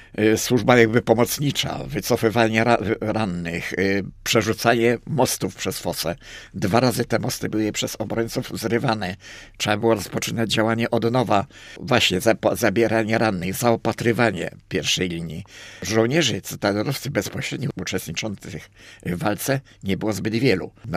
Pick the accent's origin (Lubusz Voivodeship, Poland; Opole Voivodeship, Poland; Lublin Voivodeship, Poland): Lubusz Voivodeship, Poland; Gorzów Wielkopolski; Sam pochodzę z Gorzowa Wielkopolskiego